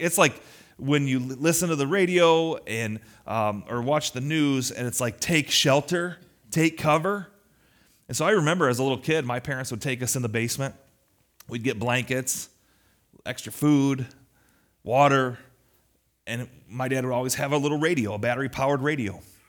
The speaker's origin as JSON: {"language": "English", "town": "Detroit", "region": "Michigan", "country": "United States", "tie": "born or raised there", "said": "So growing up, I grew up in the Detroit area downstate, and we had a lot more weather than we do here."}